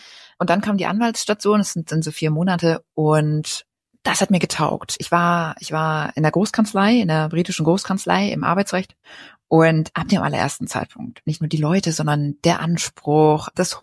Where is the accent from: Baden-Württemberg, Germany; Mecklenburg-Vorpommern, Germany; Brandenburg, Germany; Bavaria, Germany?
Mecklenburg-Vorpommern, Germany; Naja, ich bin auf Rügen aufgewachsen und meine beiden Eltern sind öffentlicher Dienst.